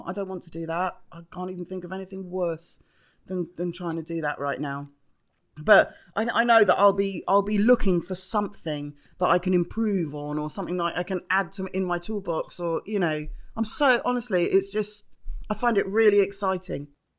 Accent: London, United Kingdom; I'm from London, I can't explain it.

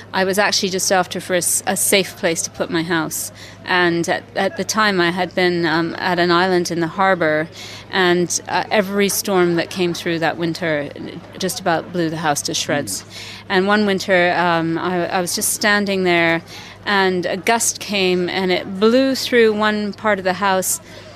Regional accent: Canada; I'm just over from Canada with my book, Wild Fierce Life, Dangerous Moments on the Outer Coast.

